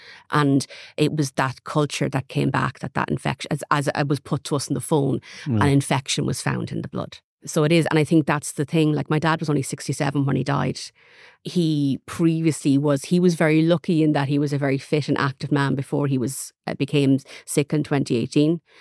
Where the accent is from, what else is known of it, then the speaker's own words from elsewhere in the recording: Ireland; Like, as Irish people, we have this terrible habit of never wanting to cause a fuss.